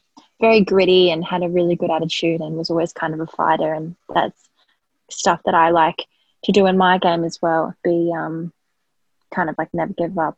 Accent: Townsville, Queensland, Australia; born there; I was born in Townsville, and there was a few like kind of local tennis courts that I'd go to with my dad.

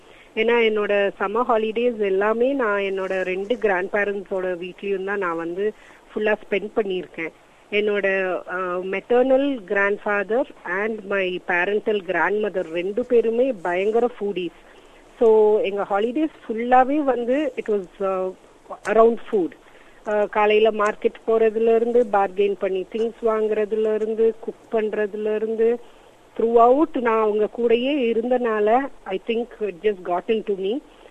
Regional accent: Coimbatore, Tamil Nadu, India; also born or lived in Palakkad; now in Tirunelveli, India; Actually என்னோட native வந்து Coimbatore, பாலக்காடுல பிறந்தேன்னா but வளர்ந்தது எல்லாமே கோயம்புத்தூர், படிச்சது வந்து ஊட்டியில. That was another world all together. கல்யாணம் ஆகி நான் வந்தது, எனக்கு கல்யாணம் ஆனது 14 இயர்ஸ்ல, I was very young. Actually 14 இயர்ஸ்ல கல்யாணம் ஆகி நான் வந்தது திருநெல்வேலிக்கு.

